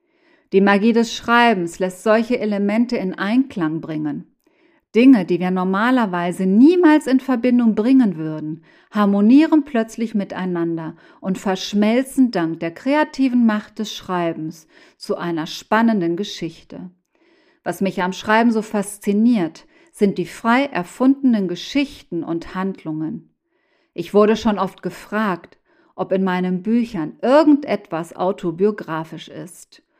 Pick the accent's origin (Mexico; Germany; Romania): Mexico; Bislang haben diese in meiner Heimat Mexiko stattgefunden.